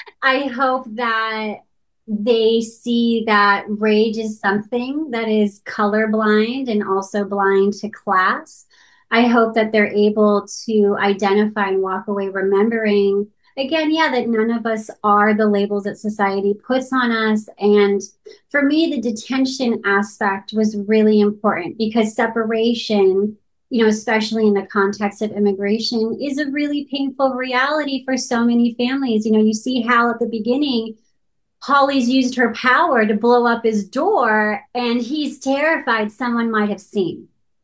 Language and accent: English; Santee, California, United States; myself am first generation Mexican American growing up in Santee, which I'm sure you're familiar with, is nicknamed Clantee